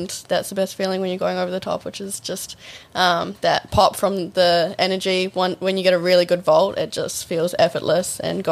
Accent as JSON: {"language": "English", "country": "New Zealand", "said": "I mean, I am a Kiwi, don't worry."}